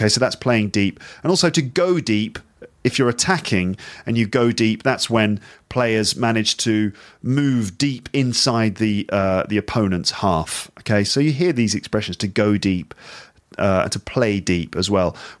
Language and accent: English; United Kingdom; I think that would just be good for me, obviously, because I'm a Brit.